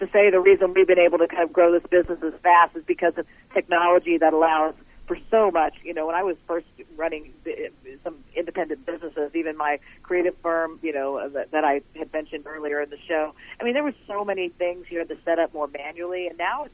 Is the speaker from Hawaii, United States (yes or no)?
no; Indianapolis, Indiana, United States; born there; I was born in Indianapolis, Indiana.